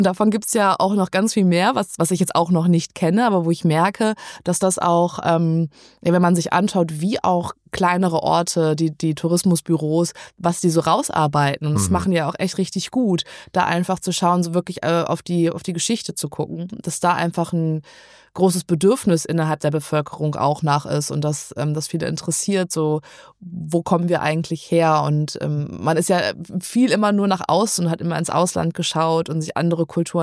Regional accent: St. Peter-Ording, Schleswig-Holstein, Germany; Ich komme hier aus St. Peter-Ording und das ist natürlich kein Geheimtipp mehr, aber ein touristisches Highlight.

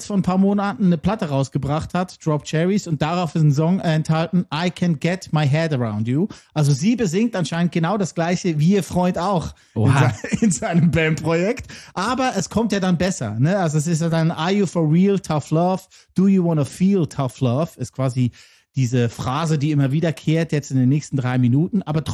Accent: Lucerne, Switzerland; Genau, ich bin Luzerner

